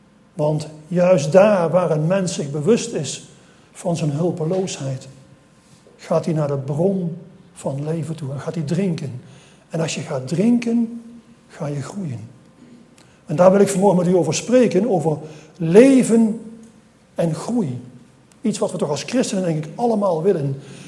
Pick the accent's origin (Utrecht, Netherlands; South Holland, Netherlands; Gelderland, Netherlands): Gelderland, Netherlands; Lent; Ik kom van oorsprong, ik kom uit Lent bij Nijmegen.